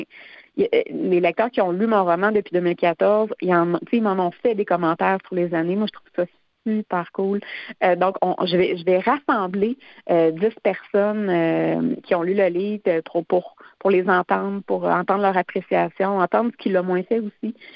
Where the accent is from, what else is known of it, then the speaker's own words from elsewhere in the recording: Coin-du-Banc, Quebec, Canada; on va vivre littéralement là à Coin du banc, dans mon village natal, pendant une semaine.